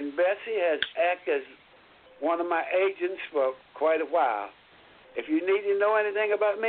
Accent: Lorain, Ohio, United States; And I'm from Lorraine.

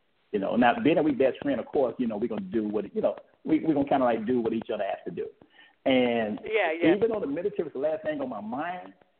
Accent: Greenville, Georgia, United States; born there; now in Atlanta, United States; As you stated, you know, I was born in Greenville, Georgia. I live in Atlanta, Georgia right now.

